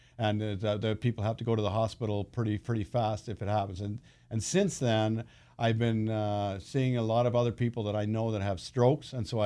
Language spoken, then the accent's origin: English; Canada; I grew up in Canada where it was cold out, minus 20 below, January and February.